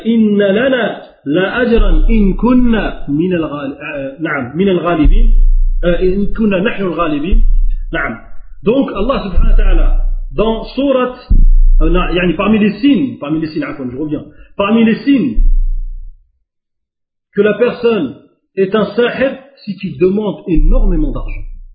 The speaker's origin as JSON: {"language": "French", "country": "Algeria", "said": "Ah, c'est de ma famille, hein. Je suis algérien, c'est de ma famille."}